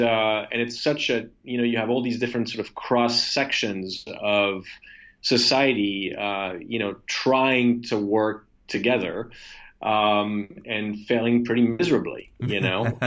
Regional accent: Geneva, Switzerland; I lived in Geneva. I was raised in Geneva

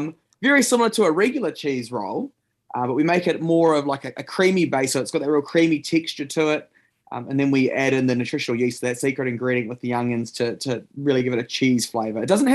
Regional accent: Southland, New Zealand; So I grew up in Southland. I've grown up on cheese rolls

